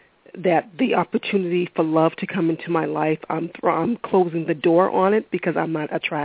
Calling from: Boston, Massachusetts, United States; Hi, ladies. … calling from Boston.

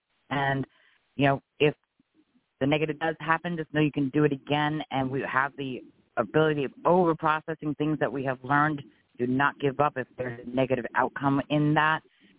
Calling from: Florida, United States

